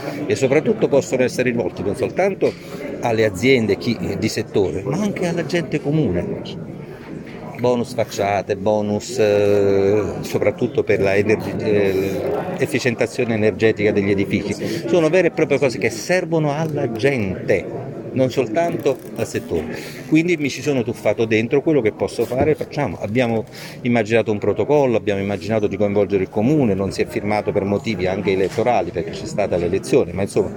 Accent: Piacenza, Emilia-Romagna, Italy; io lo so bene perché vengo da Piacenza

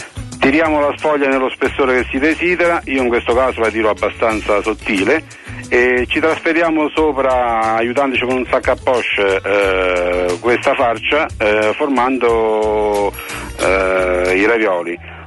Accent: Sora, Lazio, Italy; qua della Valle di Comino, vicino alla, al mio paese Sora

